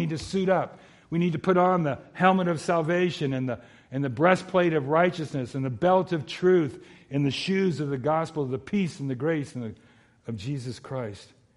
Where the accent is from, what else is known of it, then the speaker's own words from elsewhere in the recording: United States; I grew up in Southeast LA.